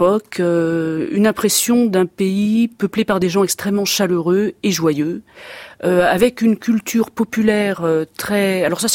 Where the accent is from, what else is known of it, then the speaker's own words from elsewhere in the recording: France; Pour une femme, en tant que Française, en tant que, en l'occurrence, catholique